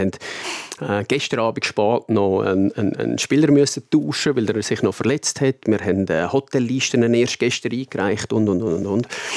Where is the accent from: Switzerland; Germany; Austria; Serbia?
Switzerland; Graubünden; Ich bin im Engadin aufgewachsen